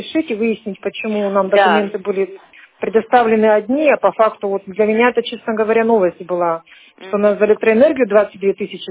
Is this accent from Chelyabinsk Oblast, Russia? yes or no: no; Cherepovets, Vologda Oblast, Russia; Мы сами из Череповец, Вологодская область.